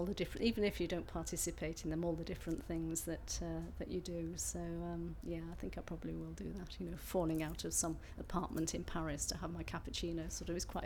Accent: Hull, Yorkshire and the Humber, United Kingdom; I was born in North Ferriby and brought up in Hull, in working class environment

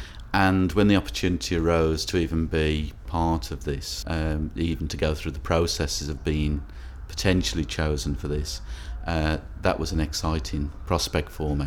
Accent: Wednesbury, West Midlands, United Kingdom; 12th of March 1961 and I come from Wensbury in the West Midlands.

